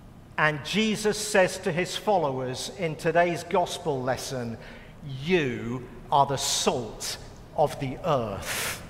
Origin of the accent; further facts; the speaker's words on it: United Kingdom; But I'm British, and without salt, I don't know what I'd do.